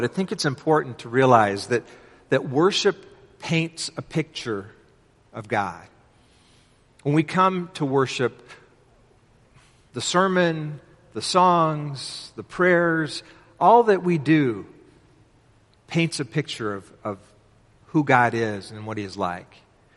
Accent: the South, United States; I realized growing up in the South that I was socialized to kind of a segregationist view.

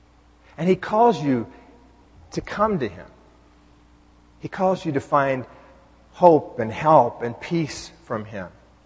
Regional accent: United States; And I am, as an American, as a person living in a democracy, I would encourage you, we need to speak our minds.

